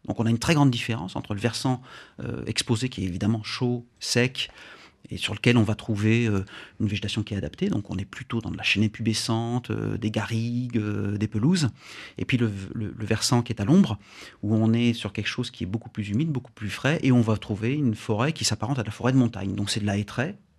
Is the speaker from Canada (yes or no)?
no; Occitanie, France; also born or lived in Fontainebleau; au départ, je suis né en Seine-et-Marne